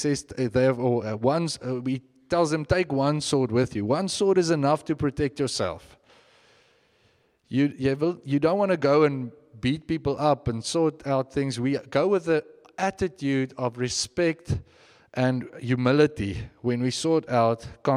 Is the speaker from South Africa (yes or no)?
yes; Bloemfontein, Free State, South Africa; I come from Bloemfontein. If you hang out there long enough, I've been slapped on both cheeks on numerous occasions.